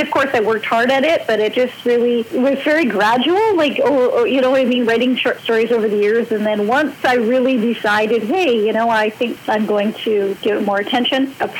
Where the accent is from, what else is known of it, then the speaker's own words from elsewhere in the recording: Rupert, United States; It is based on my life experiences growing up in Rupert, so it's published as fiction, but based on true life experiences.